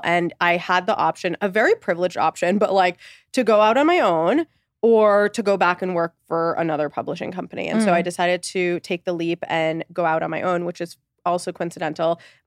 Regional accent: Egypt; moved away; but I am Egyptian. I came here from Egypt with my parents

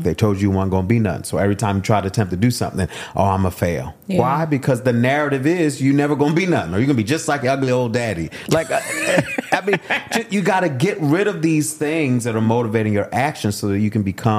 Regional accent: Philadelphia, Pennsylvania, United States; Growing up in Philly, in the hood, sweet, queer, feminine, you know, all the things, but then black in Philadelphia as well.

